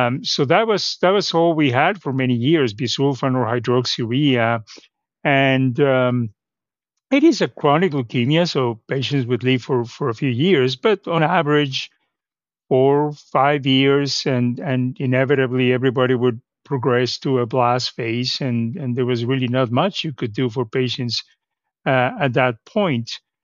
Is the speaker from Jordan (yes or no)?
no; Mexico; moved away as an adult; now in United States; I'm originally from Mexico. I did my medical school there, and actually I trained in hematology in Mexico and then came to the U.S.